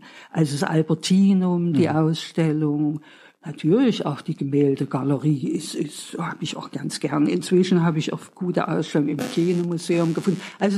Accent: Neuhausen, Saxony, Germany; born there; also born or lived in Leipzig / Berlin; now in Dresden, Germany; Ich bin im Erzgebirge geboren, im kleinen Ort Neuhausen bei Seifen. Hab dann später in Leipzig studiert und dann nochmal in Berlin. Und dann später nach meiner Eheschließung mit … in Dresden gelebt

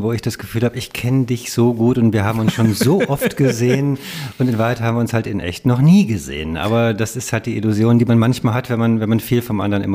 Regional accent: Rheine, North Rhine-Westphalia, Germany

